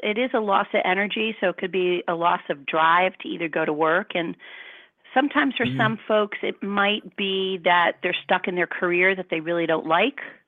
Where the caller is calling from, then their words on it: New Jersey, United States; I am calling from the Jersey Shore.